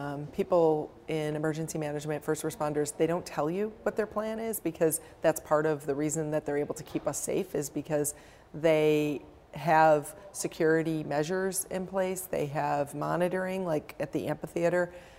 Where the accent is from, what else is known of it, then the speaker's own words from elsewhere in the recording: Syracuse, New York, United States; the people that I grew up with in Syracuse didn't really know that much about Syracuse University, this institution on the hill.